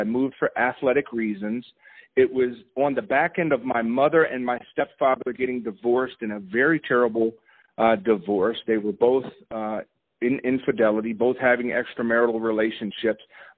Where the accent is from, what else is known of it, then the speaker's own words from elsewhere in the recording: Northeast, United States; And I grew up in the Northeast, so for us to go into New York specifically, I would go into Harlem.